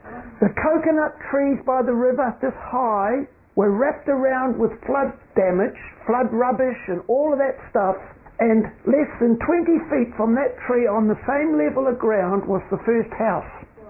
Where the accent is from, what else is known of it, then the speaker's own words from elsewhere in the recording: New Zealand; Well, being a Kiwi, I can't afford it.